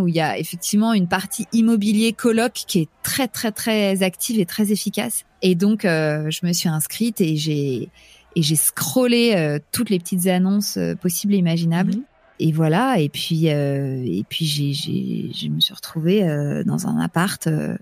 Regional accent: Paris, Île-de-France, France; Et pourtant, comme tu dis, je suis parisienne et donc j'avais déjà la pratique des loyers parisiens

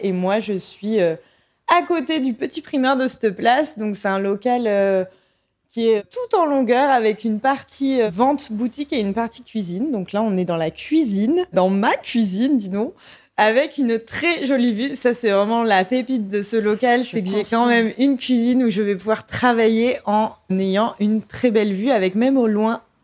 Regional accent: Montpellier, Occitanie, France; also born or lived in Paris; now in Marseille, France; moi, je suis de Montpellier à la base, donc je savais que je voulais retourner dans le sud et que je ne ferais pas ma vie à Paris.

